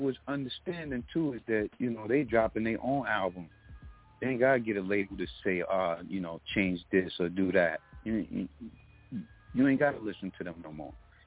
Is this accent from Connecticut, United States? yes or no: no; Bronx, New York, United States; I'm not from Queensbridge. I'm from the Bronx, you know.